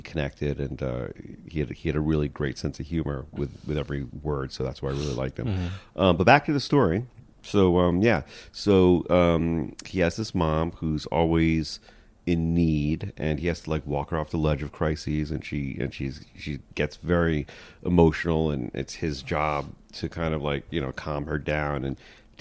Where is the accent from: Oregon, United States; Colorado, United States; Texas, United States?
Texas, United States; accent: Texas; that was my Texas accent.